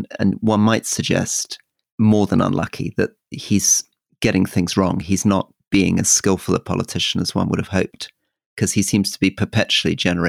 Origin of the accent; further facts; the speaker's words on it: Scotland, United Kingdom; I'm a Scottish unionist and very, very proud of being Scottish and very proud of the United Kingdom